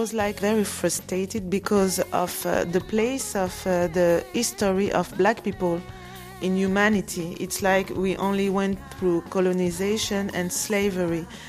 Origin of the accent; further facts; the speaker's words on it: France; I grew up in France, so my Douala is bad.